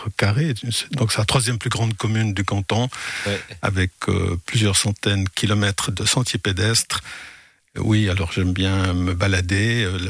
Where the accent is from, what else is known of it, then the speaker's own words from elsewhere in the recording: Brescia, Lombardy, Italy; born there; Je suis né à Brescia, en Italie du Nord, près du lac de Garde, oui.